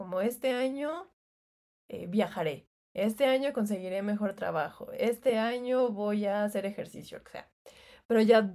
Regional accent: Sinaloa, Mexico; Por ejemplo, en Sinaloa no lo hacemos. Es algo que no se hace

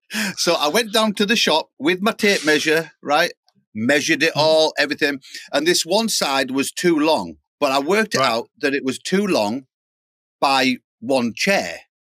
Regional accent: Middlesbrough, North East England, United Kingdom; I'm not a Geordie, by the way. I'm a Smoggy. I'm from Middlesbrough.

